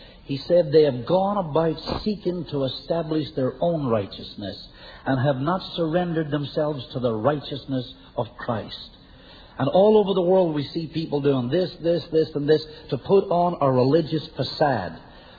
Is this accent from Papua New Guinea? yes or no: no; Ireland; moved away; I come from Ireland, as you know, which is steeped in religion.